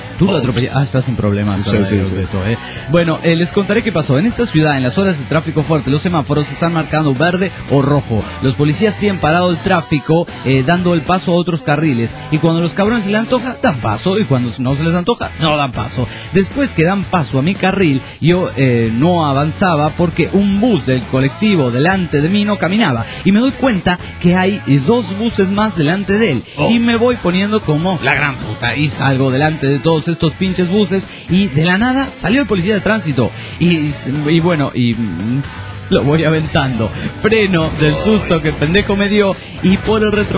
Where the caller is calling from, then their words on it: Guatemala; de Guatemala.